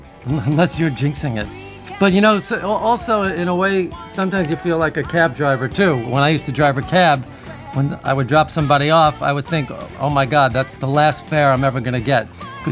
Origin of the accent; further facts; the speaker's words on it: Brooklyn, New York, United States; My parents and the environment where I grew up in Brooklyn.